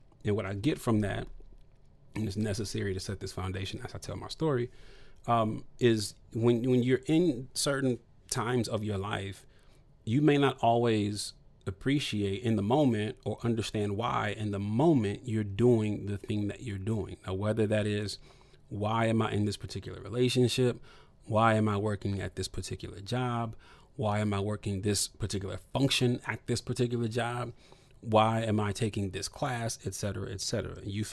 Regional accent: Toledo, Ohio, United States; But the point in telling you that part is that I'm from Toledo, Ohio.

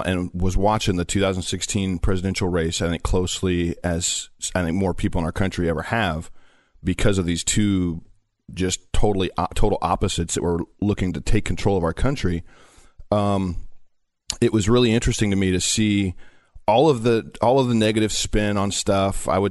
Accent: United States; I shared as an American, as a Christian, as a father, as a member of the black community.

